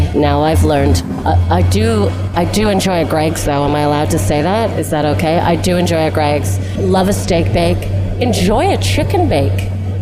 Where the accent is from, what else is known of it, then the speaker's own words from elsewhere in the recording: Calgary, Alberta, Canada; now in Manchester, United Kingdom; I moved to Manchester about 7.5, maybe 8 years ago from Canada. I am from Calgary, Alberta.